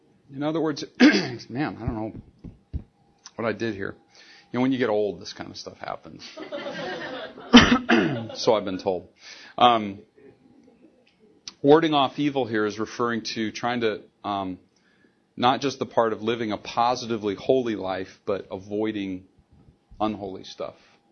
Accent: Bakersfield, California, United States; see, I'm from Bakersfield, I can do that.

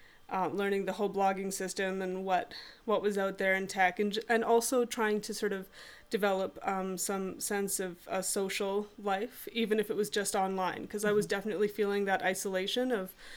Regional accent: Canada; And I'm a Canadian. Have been British. I'm sort of British Canadian

